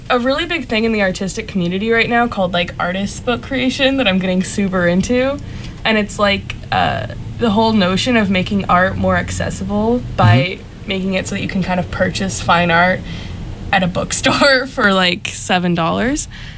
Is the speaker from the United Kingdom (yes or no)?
yes; London, United Kingdom; I mean, I'm from London originally, but kind of like a fake Londoner, because I don't have the accent.